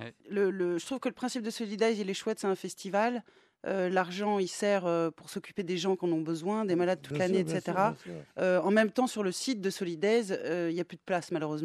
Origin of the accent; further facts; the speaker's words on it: Switzerland; je suis suisse aussi.